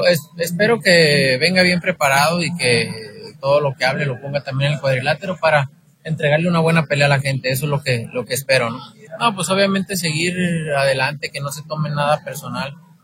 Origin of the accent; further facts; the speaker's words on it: Mexico; espero que otros atletas mexicanos, otros mexicanos se motiven